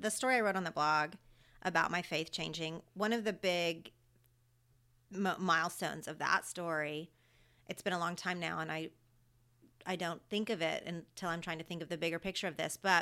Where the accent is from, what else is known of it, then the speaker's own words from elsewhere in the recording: Oklahoma, United States; I grew up in a really great church, a really great small non-denominational church in my hometown in Oklahoma